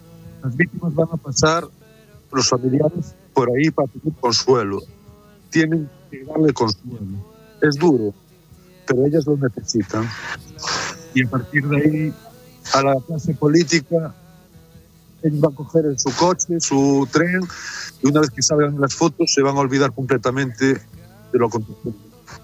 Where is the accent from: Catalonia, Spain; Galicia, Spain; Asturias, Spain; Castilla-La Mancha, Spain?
Galicia, Spain; como los gallegos guardamos todo para adentro.